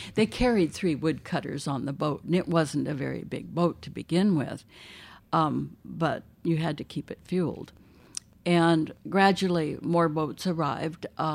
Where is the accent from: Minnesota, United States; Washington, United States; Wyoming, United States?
Washington, United States; Anderson Island; Well, I grew up on Anderson Island, so I was riding ferries before I was born.